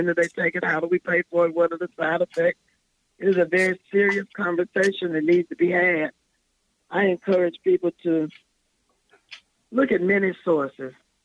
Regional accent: South Carolina, United States; also born or lived in Athens, Georgia; I am from South Carolina. I did spend a long time in Athens, Georgia

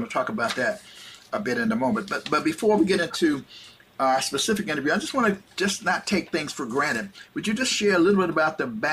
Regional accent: Ohio, United States; I hail from Ohio, spent most of my adult life in Ohio.

